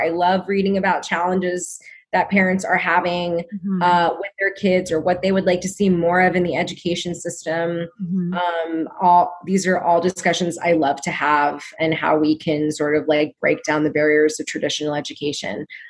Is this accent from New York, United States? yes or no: no; Oregon, United States; Yes, I'm from Oregon too.